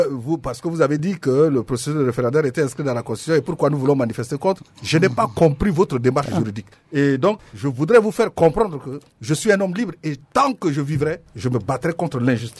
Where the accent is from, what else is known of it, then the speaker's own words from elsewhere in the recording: Central African Republic; en tant que centrafricain, je suis sur la terre de mes aïeux, je suis un homme libre.